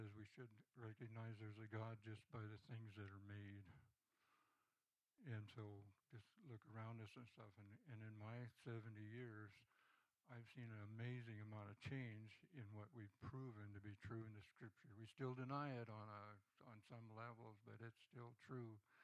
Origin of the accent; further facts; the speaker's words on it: Maine, United States; born there; I was born in Maine in 1948. Do the math. I was born in a farmhouse.